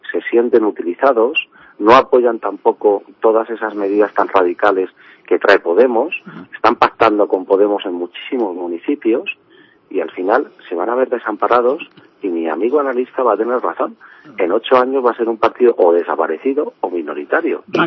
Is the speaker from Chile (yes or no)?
no; Spain; apoyan a nuestra bandera, apoyan a que somos españoles